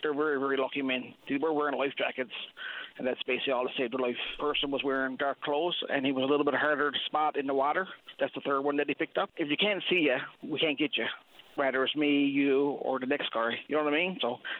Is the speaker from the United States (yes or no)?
no; Chapel Arm, Newfoundland and Labrador, Canada; So I'm from Chapel Arm, so some phone calls locally, I found out that three men were picked up out of the water and were being transported to the local wharf in Chapel Arm.